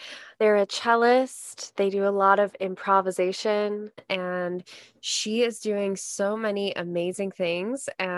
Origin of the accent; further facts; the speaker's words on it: Florida, United States; we both realized that we're from Central Florida and that we have a lot of the same connections in common.